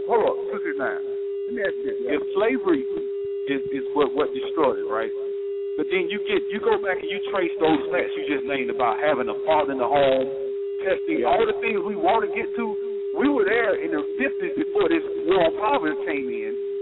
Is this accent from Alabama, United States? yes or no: yes; Alabama, United States; I'm from Alabama, a guy named A.G. Gaston.